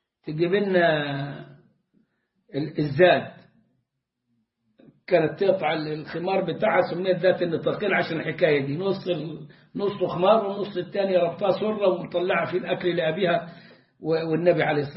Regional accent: Egypt; accent: Egyptian; زي ما بنقول احنا في لهجتنا المصرية

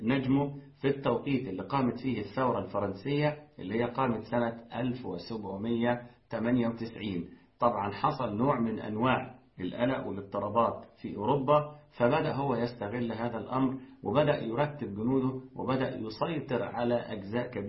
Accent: Egypt; إحنا كمصريين دايما بنقول إيه؟ بنقول الرئيس.

